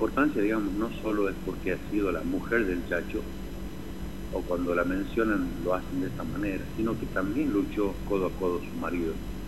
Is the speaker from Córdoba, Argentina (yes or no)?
no; La Rioja, Argentina; Entonces eso también habla de un error que debemos asumir como riojanos